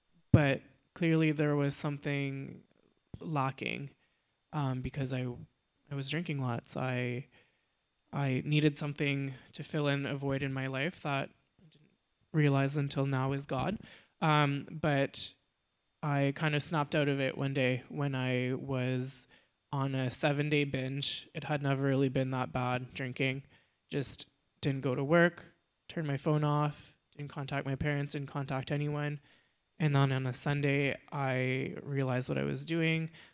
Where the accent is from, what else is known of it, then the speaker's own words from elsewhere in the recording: Nova Scotia, Canada; also born or lived in Shediac; I was born in Shidya, close to Moncton, and I actually grew up in the Annapolis Valley